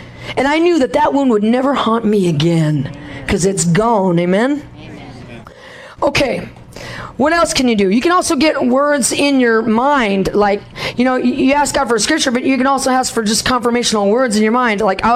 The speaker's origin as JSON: {"language": "English", "region": "Hawaii", "country": "United States", "said": "Well, I came from Hawaii and everything there was backwards, and everybody said your chicken is cooked."}